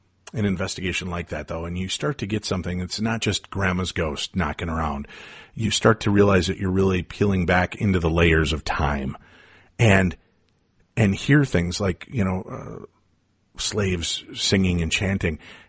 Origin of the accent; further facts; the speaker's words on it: Atlanta, Georgia, United States; Growing up in Atlanta, Georgia, I mean, there's certainly a lot of history in that area.